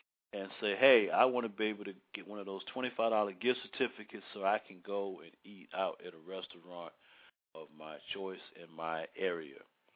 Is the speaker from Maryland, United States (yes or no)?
yes; Baltimore, Maryland, United States; I went over to a restaurant in my hometown, Baltimore, Maryland.